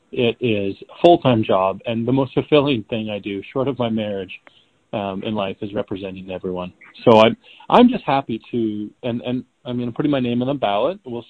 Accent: Alberta, Canada; when it comes to what you expect as a Canadian, as an Albertan.

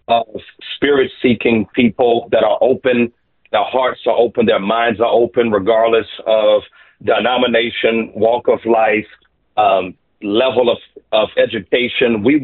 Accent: Louisiana, United States; I'm from Louisiana, and our governor is reinstitutionalized that the Ten Commandments be put in the classrooms.

